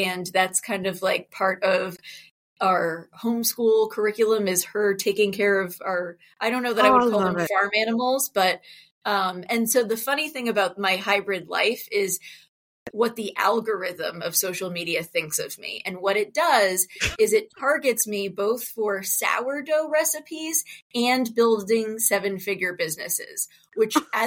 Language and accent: English; New Jersey, United States; now in St. Louis, United States; So I live in outside of St. Louis currently. I'm originally from New Jersey.